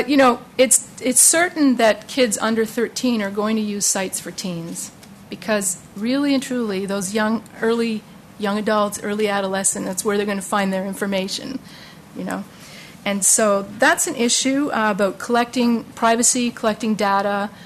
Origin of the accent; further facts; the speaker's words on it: Canada; I'm from University of Pittsburgh, but I'm a Canadian